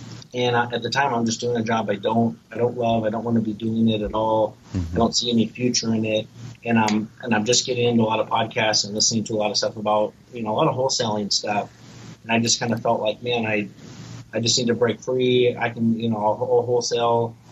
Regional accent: San Diego, California, United States; So I grew up in San Diego.

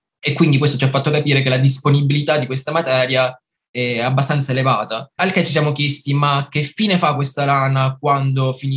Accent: San Vito dei Normanni, Apulia, Italy; nel mio paese, che è San Vito dei Normanni, un paese in provincia di Brindisi

